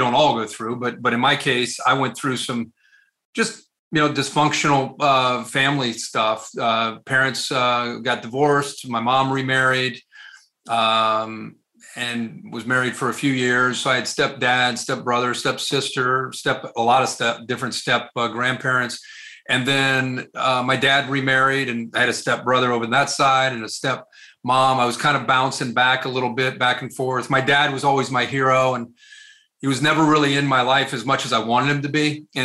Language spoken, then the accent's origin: English; Dayton, Ohio, United States; also born or lived in Cincinnati; Yeah, I grew up in the Dayton area, and parents divorced when I was about 8. And so I moved around. I went to 8 different schools in 9 years. all in Southwest Ohio. So Dayton, Cincinnati, primarily in those areas.